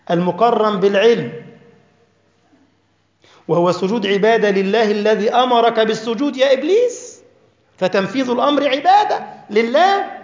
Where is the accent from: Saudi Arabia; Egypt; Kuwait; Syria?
Egypt; moved away as an adult; now in Germany; وأنا جيت من مصر لا علم لي بأحوال الغرب